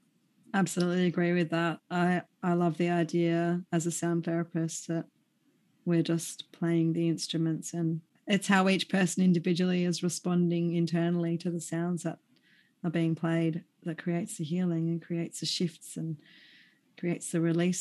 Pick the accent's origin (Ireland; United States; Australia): Australia; Mount Gambier, South Australia; And there is such a wonderful community in the southeast, from my hometown, Mount Gambier, to where you are in Portland and all around there.